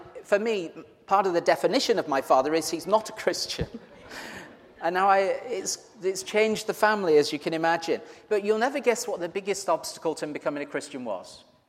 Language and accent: English; Yorkshire and the Humber, United Kingdom; I'm from Yorkshire, so.